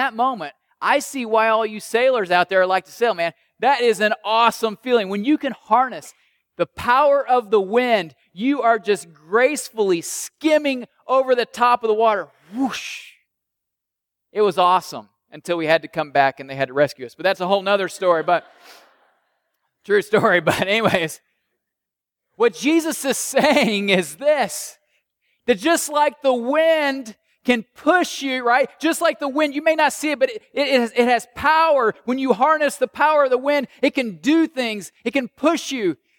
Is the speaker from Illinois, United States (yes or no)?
yes; Illinois, United States; And I grew up landlocked in Illinois, so I didn't grow up like all you Tidewater 757 folk. I grew up very, very landlocked.